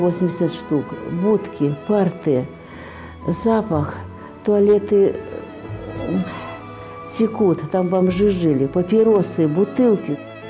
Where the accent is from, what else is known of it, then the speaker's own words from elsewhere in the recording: Saint Petersburg, Russia; Я сама питерская и блокадница.